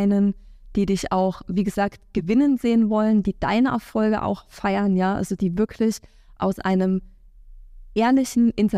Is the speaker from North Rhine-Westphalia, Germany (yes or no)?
no; Thuringia, Germany; immer wenn ich da in unser Dörfchen da nach Thüringen gehe, das ist auch meine Heimat und das sind meine Wurzeln und da komme ich her und das kann ich auch nicht verleugnen